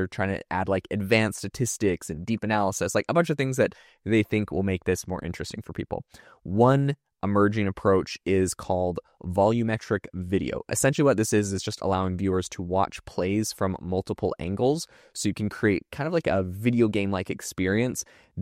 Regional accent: British Columbia, Canada; Personally, I'm from Vancouver Island in Canada, so the closest big team to us was also the Vancouver Canucks. So I relate as the Canucks were my team growing up.

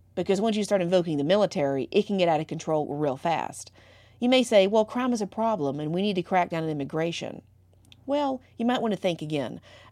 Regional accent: Ohio, United States; You see, one of those 19 states is my home state of Ohio

